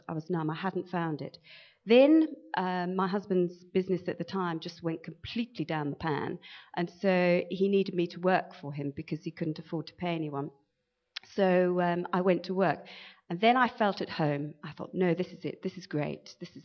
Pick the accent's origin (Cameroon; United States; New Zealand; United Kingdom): United Kingdom; England; moved away as an adult; I was brought up in England for the first, well, I lived in England for the first 41 years of my life